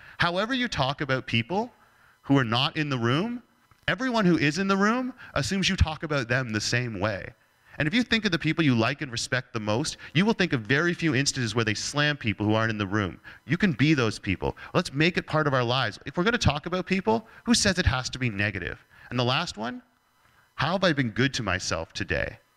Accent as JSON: {"language": "English", "country": "Canada", "said": "I'm Canadian."}